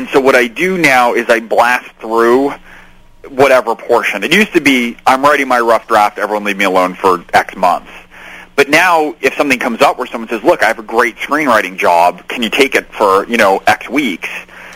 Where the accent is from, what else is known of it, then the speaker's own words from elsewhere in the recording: San Francisco, California, United States; born there; I was born in San Fran, I've spent a ton of time there.